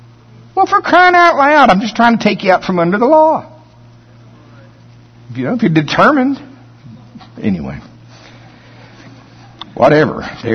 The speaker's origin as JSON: {"language": "English", "town": "Shawnee", "region": "Oklahoma", "country": "United States", "tie": "born or raised there", "said": "where I grew up down around Pottawatomie County, Oklahoma, Shawnee, they had these county fairs"}